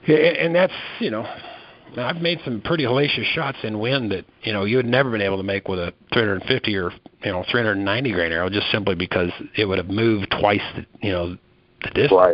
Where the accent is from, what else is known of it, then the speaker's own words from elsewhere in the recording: Wyoming, United States; I grew up in Southwest Wyoming.